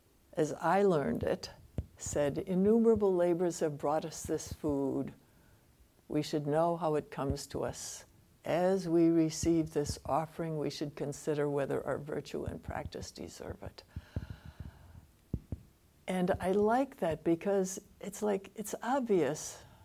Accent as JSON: {"language": "English", "country": "United States", "said": "But as an American, I have to listen to other cultures to understand this."}